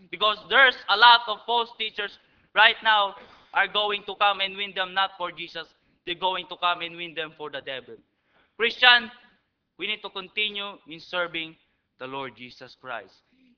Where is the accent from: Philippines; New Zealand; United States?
Philippines; I am a Filipino. I live in the Philippines. I'm a citizen in the Philippines.